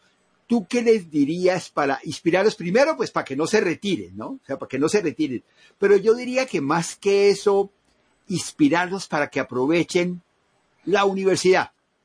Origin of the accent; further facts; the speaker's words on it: Colombia; uno como colombiano sabe perfectamente los conflictos